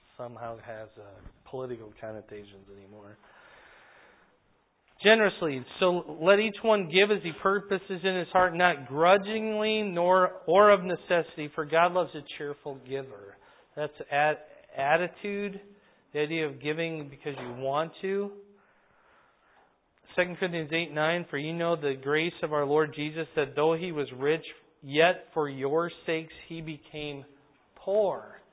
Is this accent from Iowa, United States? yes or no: yes; Iowa, United States; But I'm from Iowa.